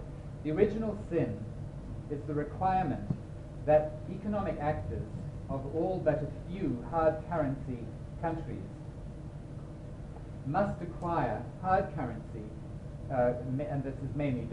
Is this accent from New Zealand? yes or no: yes; New Zealand; In fact, I'm a New Zealander